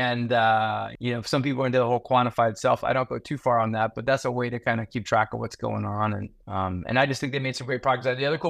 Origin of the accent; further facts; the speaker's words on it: southern Spain, Spain; My mom was from Spain, and I grew up in Spain for 8 years. So it's kind of like going back home when I go. So, I grew up in southern Spain